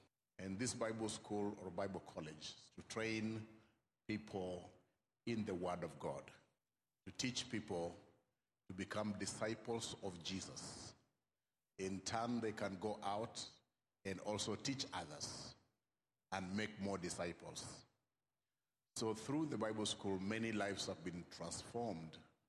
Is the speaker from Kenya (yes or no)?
yes; Bungoma, Bungoma County, Kenya; English is a second language; we come from Bungoma, Kenya. Bungoma, Kenya is in the east coast of Africa.